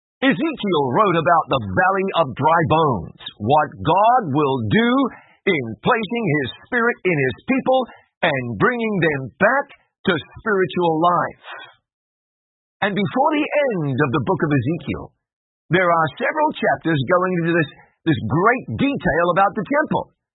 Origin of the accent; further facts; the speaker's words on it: Waikato, New Zealand; I grew up basically on the banks of the Waikato River. My bedroom was 535 feet from the riverbank, 163 meters.